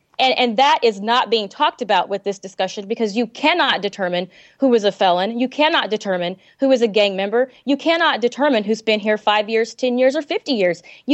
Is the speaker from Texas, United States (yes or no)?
yes; Texas, United States; I'm originally from Texas. We have dealt with this for the last 2 years with this particular bill on the table, this action on the table.